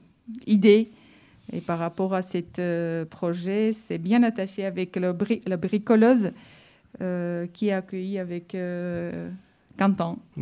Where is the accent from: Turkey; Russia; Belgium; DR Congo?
Russia; French is a second language; now in France; je suis de la Russie. J'ai vécu ma vie, mes dernières 8 ans ici en France